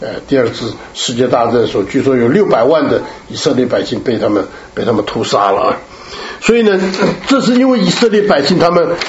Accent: Taiwan; 因为我们从台湾来，我们就觉得好笑

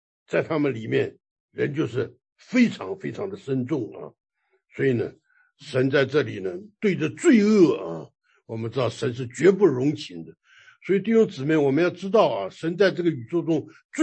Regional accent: China; 哎呀，很讲究情感，尤其我们中国人呢，对不对？

